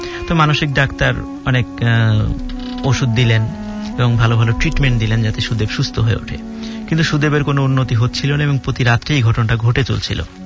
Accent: Mirpur, Dhaka Division, Bangladesh; জগন্নাথ বিশ্ববিদ্যালয়, BBA third batch. আমি এসেছি মিরপুর থেকে।

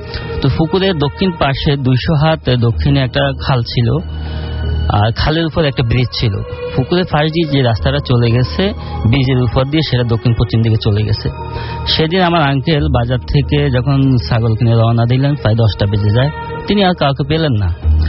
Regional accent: Daganbhuiyan, Chittagong Division, Bangladesh; now in Dhaka, Bangladesh; আমার বাড়ি ফেনী জেলার দাগনভূঞা থানা গোবিন্দপুর গ্রামে। আমি এসেছি মূলত ঢাকা নয়াপল্টন থেকে।

